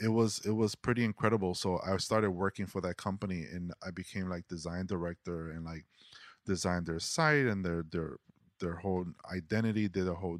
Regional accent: Washington Heights, New York, United States; we were just these two dudes from Washington Heights, right?

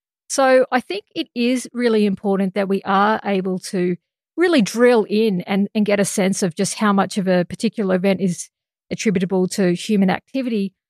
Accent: Australia; what was happening here in Australia. And as an Australian scientist

